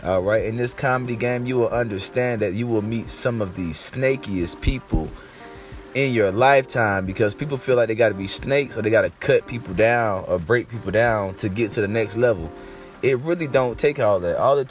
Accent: Fort Lauderdale, Florida, United States; I'm a South Florida comic. I came from Fort Lauderdale, Florida. I started off doing comedy there when I was 16 years old.

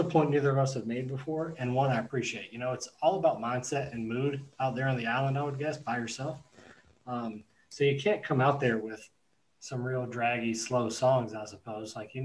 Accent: the Carolinas, United States; We're all from the Carolinas, right?

